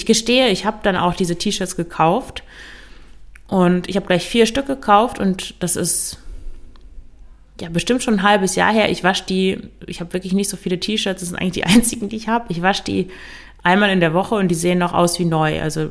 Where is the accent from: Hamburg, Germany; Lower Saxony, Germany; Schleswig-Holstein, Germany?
Lower Saxony, Germany; ich komme ja aus dem Emsland und da trinkt man traditionell sehr viel.